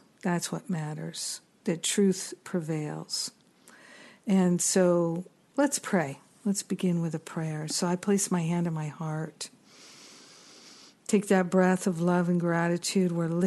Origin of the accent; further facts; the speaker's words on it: United States; the cruel war that's happening right now in the world that is most visible to me as an American is Russia's invasion of the Ukraine.